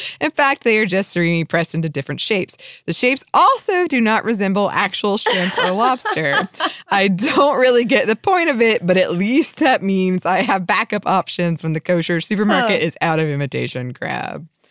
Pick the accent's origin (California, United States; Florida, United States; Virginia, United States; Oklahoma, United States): Florida, United States; Tampa Bay area; I grew up in the Tampa Bay area, and believe it or not, I never had a Cubano in the 15 or so years that I lived there.